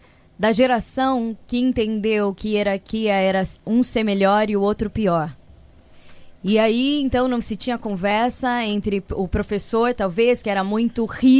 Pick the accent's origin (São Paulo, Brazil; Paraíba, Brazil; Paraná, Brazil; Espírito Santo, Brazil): São Paulo, Brazil; Não, interior de São Paulo.